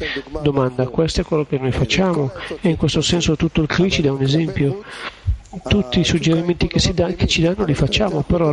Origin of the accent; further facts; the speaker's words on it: Rehovot, Central District, Israel; Italian is a second language; io sono di Rehovot